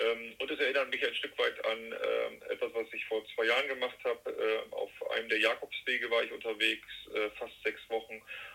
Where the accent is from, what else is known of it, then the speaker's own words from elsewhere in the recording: Northern Germany, Germany; und fühle mich als Norddeutscher und voll und ganz mit der Region hier verbunden.